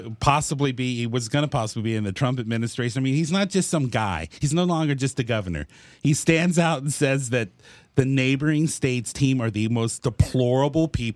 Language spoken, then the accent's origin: English; Austin, Texas, United States; I had to pull out my driver's license and say, I'm from Austin, Texas, dude.